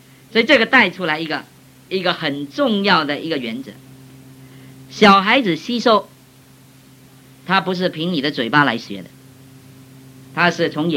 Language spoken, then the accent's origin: Chinese; Taiwan; 我们从台湾来都知道，亿万富翁啊。